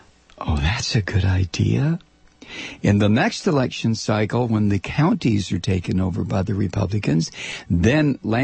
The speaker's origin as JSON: {"language": "English", "town": "Atlanta", "region": "Georgia", "country": "United States", "said": "I'm from Atlanta, and we have had a band here called"}